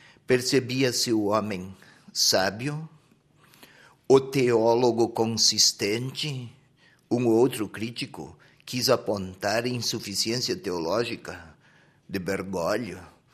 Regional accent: South Region, Brazil; Estávamos lá, os 18 bispos, numa conversa em uma roda, só faltou o chimarrão. Somos do sul do Brasil, ou então uma cuia de tacacá se fôssemos do norte.

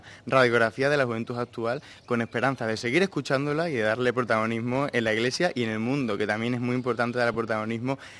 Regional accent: Spain; soy de España

